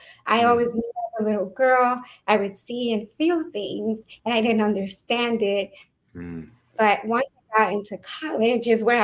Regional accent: Elizabeth, New Jersey, United States; also born or lived in Brooklyn; And I was born in Brooklyn, New York, and hey. I was raised in Elizabeth, New Jersey, where I would say would be the ghetto of Elizabeth, New Jersey, per se.

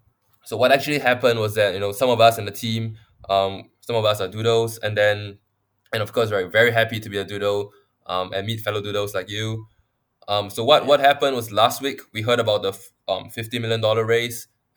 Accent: Singapore; from Singapore, product manager here at Battle Showdown.

